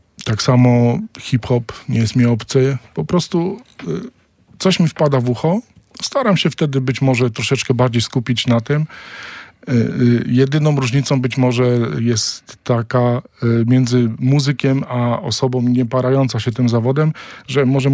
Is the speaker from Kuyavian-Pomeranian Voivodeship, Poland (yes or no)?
yes; Inowrocław, Kuyavian-Pomeranian Voivodeship, Poland; Pochodzę z Inowrocławia, to jest takie miasto 200 kilometrów na południu, na Kujawach, i w miejscu, w którym dorastałem